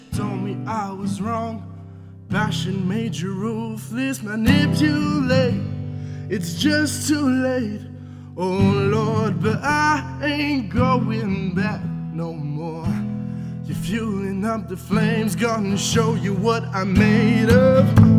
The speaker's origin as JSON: {"language": "French", "town": "Alma", "region": "Quebec", "country": "Canada", "said": "Je viens d'Almont, Lac-Saint-Jean."}